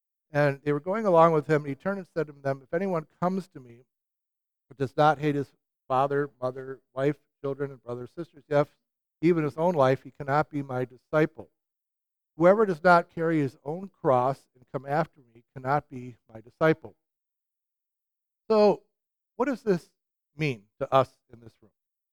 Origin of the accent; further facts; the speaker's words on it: Illinois, United States; now in West Lafayette, United States; I'm from Chicago suburbs originally. I became a Christian at Iowa State.